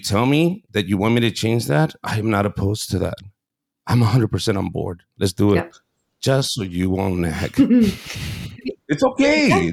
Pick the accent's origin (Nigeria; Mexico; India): Mexico; Mexicali, Baja California; and I'm from Mexicali, Baja California, the other side of that border.